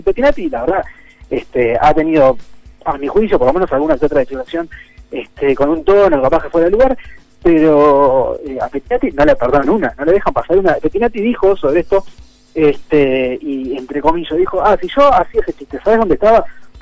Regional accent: Uruguay; nosotros como uruguayos

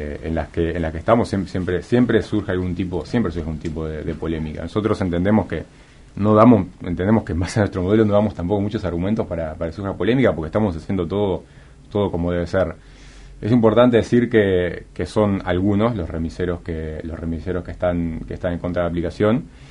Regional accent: Uruguay; yo soy uruguayo

